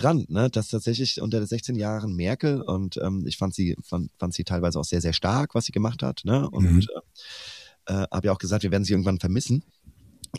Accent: Büdingen, Hesse, Germany; wir haben tatsächlich Büding, meine alte Heimat, ist, man muss es leider so sagen, das braune Nest.

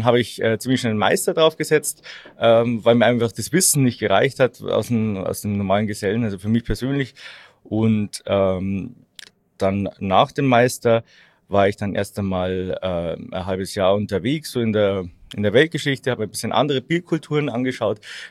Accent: Ingolstadt, Bavaria, Germany; now in Munich, Germany; dann komme ich mal ein bisschen aus Ingolstadt raus, dann brauche ich mir nicht anhören, dass ich ja immer bloß in dem behutsamen Ingolstadt war.

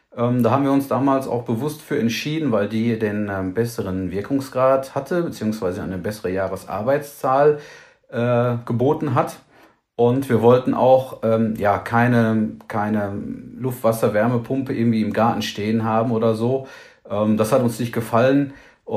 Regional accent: Hagen, North Rhine-Westphalia, Germany; das Haus steht in Hagen in Nordrhein-Westfalen. Das ist meine Heimatstadt

